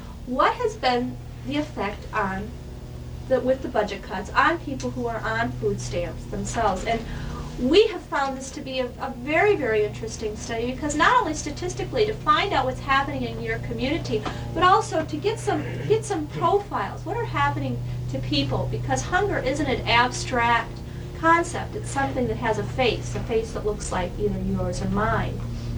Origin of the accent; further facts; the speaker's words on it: Sioux Falls, South Dakota, United States; I'm from Sioux Falls, and we have a few churches in Sioux Falls who are Covenant Church members.